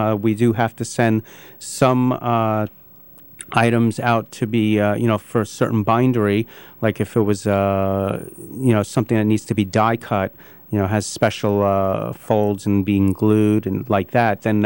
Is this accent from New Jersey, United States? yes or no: no; Long Island, New York, United States; also born or lived in Brooklyn, United States; now in Chapel Hill, United States; Well, my wife grew up in downtown Brooklyn, and I grew up on Long Island. I lived in Brooklyn for 13 years prior to moving to Chapel Hill